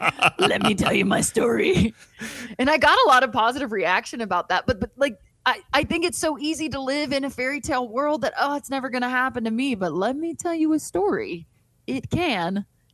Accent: United States; And I was like, well, I'm an American. We don't get vacation.

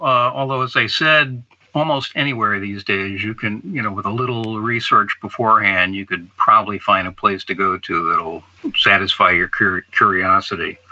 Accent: Vermont, United States; One would be my home state here of Vermont. We have more breweries per capita in Vermont than any other state, and some of the best.

